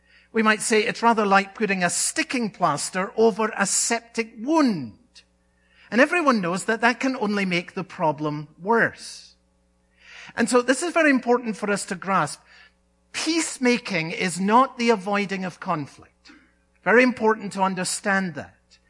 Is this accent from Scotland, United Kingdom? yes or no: yes; Scotland, United Kingdom; as a boy growing up in Scotland